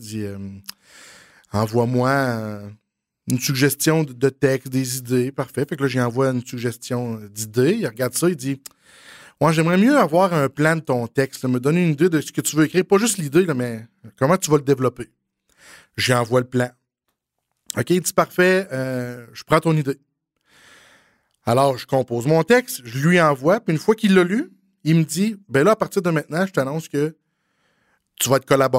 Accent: Quebec, Canada; je viens du comté de Portneuf.

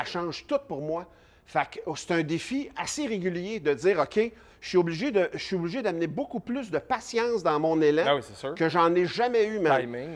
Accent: Louiseville, Quebec, Canada; Moi, là, tu l'as dit, je viens de Louisville.

